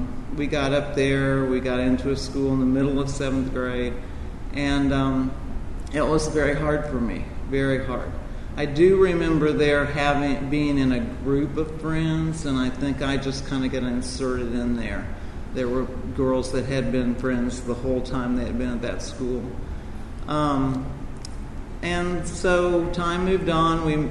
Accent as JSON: {"language": "English", "town": "Louisville", "region": "Kentucky", "country": "United States", "tie": "born there", "said": "I was born in 1950 in Louisville, Kentucky, to a mother who, to this day, at 82, is a very critical person, very opinionated person."}